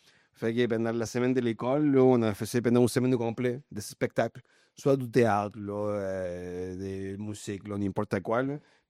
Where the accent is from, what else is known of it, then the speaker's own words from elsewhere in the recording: Santiago, Santiago Metropolitan Region, Chile; Au Chili, là, ben, moi, je suis né à Santiago. Là. C'était quand même une ville, là, de... à cette époque-là, peut-être 6 millions de personnes.